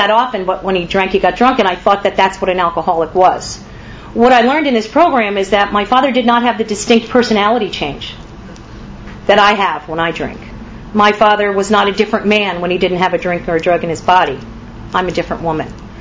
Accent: New Jersey, United States; I am 49 years old. I'm originally from New Jersey. I come from an Irish Catholic family. My mother is actually a Scottish immigrant.

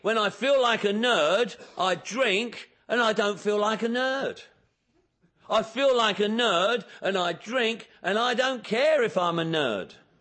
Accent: London, United Kingdom; I'm from London, England. Everybody drinks.

